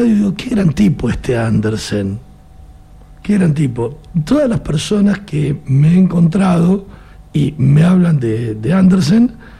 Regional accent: Buenos Aires, Argentina; yo me crié en Buenos Aires, en el conurbano.

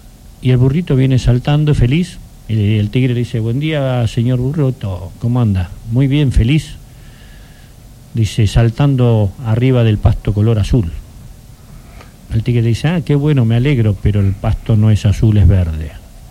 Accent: Argentina; a mí como argentino, la verdad me da vergüenza que eso sea presidente

